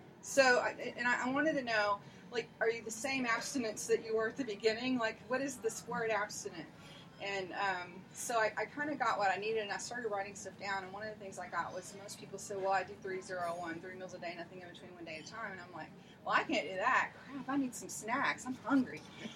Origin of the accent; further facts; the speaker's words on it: Houston, Texas, United States; now in Alvin, United States; And I'm from Texas. I grew up in Houston, and I live in Alvin now.